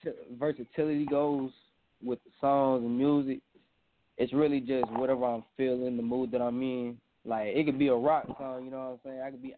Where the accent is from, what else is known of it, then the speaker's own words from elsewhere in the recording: Tennessee, United States; Alright, I came from Pad, Tennessee, a little small town in Knoxville, Tennessee.